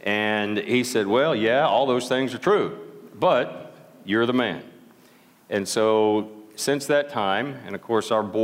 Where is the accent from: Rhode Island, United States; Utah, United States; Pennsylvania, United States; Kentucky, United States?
Kentucky, United States; all the saints scattered throughout central Kentucky, here in my home state, the very promised land, this side of the Atlantic.